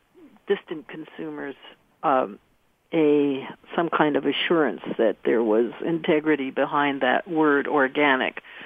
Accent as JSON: {"language": "English", "town": "New York City", "region": "New York", "country": "United States", "tie": "born or raised there", "moved": "as an adult", "lives_now": "Vermont, United States", "said": "ended up in northeastern Vermont after growing up in New York City."}